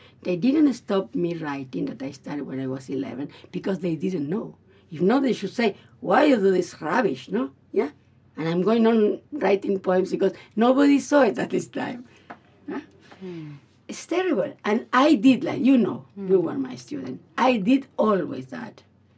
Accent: Buenos Aires, Argentina; I'm from Buenos Aires, Argentina.

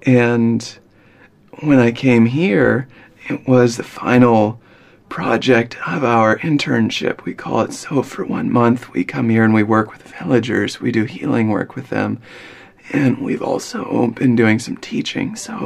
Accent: Victoria, British Columbia, Canada; now in Seattle, United States; I live in Seattle, Washington, where I play music full-time. And I'm from Victoria, Canada, which is about a 4-hour ferry ride from Seattle.

